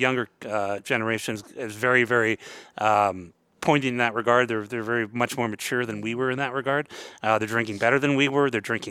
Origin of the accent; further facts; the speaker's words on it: Palo Alto, California, United States; Yeah, I grew up, lived in the city for 12 years. I grew up in Palo Alto.